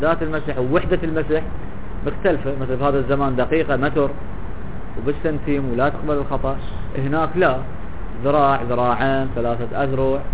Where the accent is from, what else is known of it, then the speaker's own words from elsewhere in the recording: Najaf, Najaf Governorate, Iraq; تعرف شوف عندنا هنا بالعراق، حتى عندنا بالنجف يسمونها جاهل